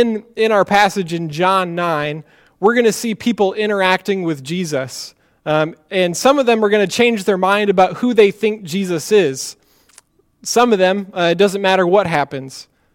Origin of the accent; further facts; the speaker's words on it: Iowa, United States; Some of you know that I'm from Iowa, and so this movie being filmed in Iowa is very dear to my heart.